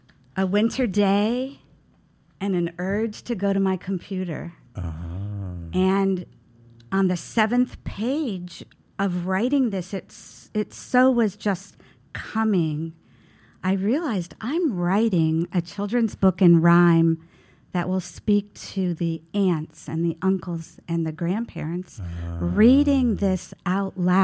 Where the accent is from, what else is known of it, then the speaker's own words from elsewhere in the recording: Youngstown, Ohio, United States; In a suburb of Youngstown, Ohio.